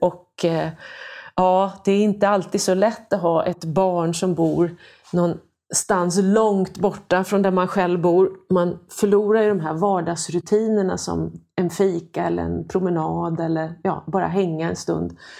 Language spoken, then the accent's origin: Swedish; Finland; Mitt hemland Finland, där är Alla hjärtans dag döpt till Ystävän Päive, alltså vännens dag.